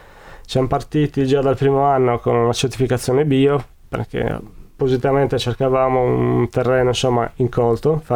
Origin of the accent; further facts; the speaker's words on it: Sardinia, Italy; la mia storia in Friuli parte nel 2006, io sono sardo, insomma, sono approdato in Friuli per questioni lavorative.